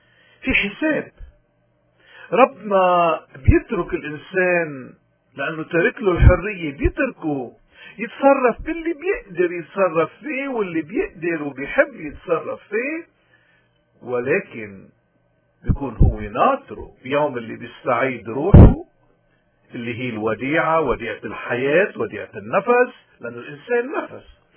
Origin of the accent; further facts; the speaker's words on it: Lebanon; قديش نحن اليوم كلبنانيين وقديش رجال الدين عنا من دون استثناء